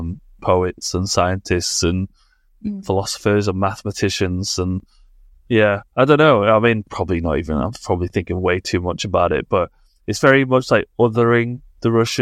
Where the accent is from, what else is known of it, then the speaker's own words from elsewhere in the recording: Leeds, Yorkshire, United Kingdom; I'm from near Leeds.